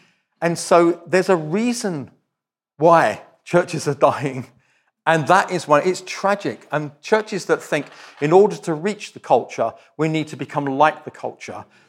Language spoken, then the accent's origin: English; United Kingdom; I'm very British and so all my illustrations are from English culture